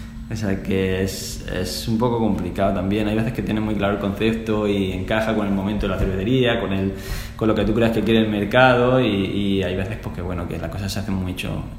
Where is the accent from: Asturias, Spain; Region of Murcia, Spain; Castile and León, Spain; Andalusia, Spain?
Andalusia, Spain; Granada; moved away as an adult; now in Panama; De Granada, del sur de España.